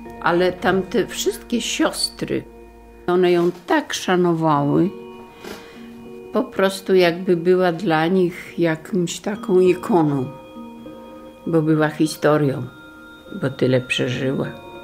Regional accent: Lublin Voivodeship, Poland; Ja na przykład pochodzę spod Lublina, w Stasinie mieszkam, mieszkałam.

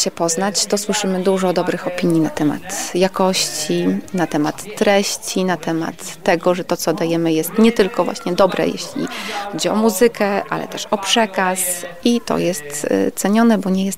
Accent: Lublin, Lublin Voivodeship, Poland; Jesteśmy z Lublina.

